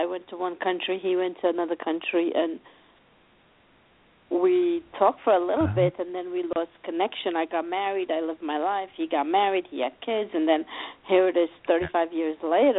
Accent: Pennsylvania, United States; I'm from Pennsylvania.

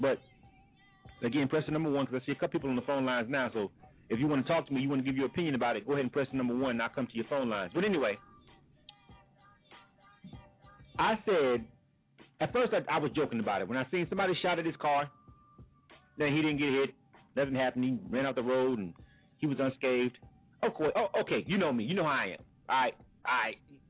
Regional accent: Florida, United States; I'm from Florida, by the way, in case you didn't know.

